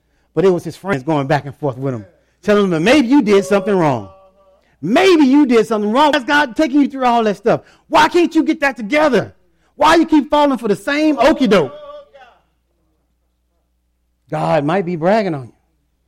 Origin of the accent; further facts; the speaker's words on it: Houston, Texas, United States; I grew up in Houston, Texas.